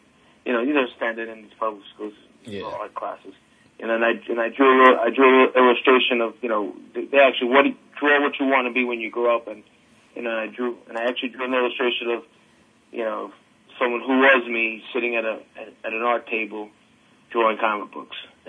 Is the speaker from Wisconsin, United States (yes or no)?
no; Brooklyn, New York, United States; I'm from here, Brooklyn, man. You know how it is.